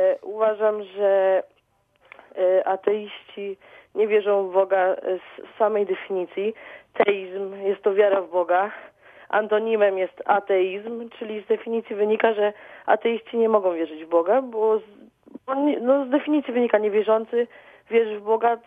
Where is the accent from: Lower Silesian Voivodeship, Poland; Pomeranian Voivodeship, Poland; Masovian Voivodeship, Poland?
Lower Silesian Voivodeship, Poland; Wrocław; Jestem z Wrocławia.